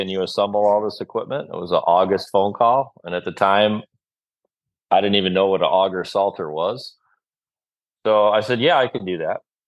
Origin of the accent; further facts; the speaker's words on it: Farmington Hills, Michigan, United States; also born or lived in Cascade; Well, as the story goes, I grew up in Farmington, what's now Farmington Hills, Michigan, as well as Cascade, Grand Rapids, Cascade outside of Grand Rapids.